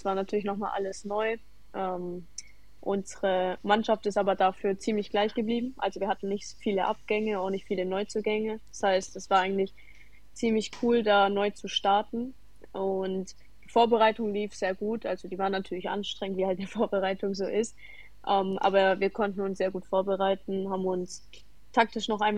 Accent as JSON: {"language": "German", "town": "Nuremberg", "region": "Bavaria", "country": "Germany", "lives_now": "Leipzig, Germany", "said": "ich bin 20 Jahre alt, ich komme ursprünglich aus Nürnberg"}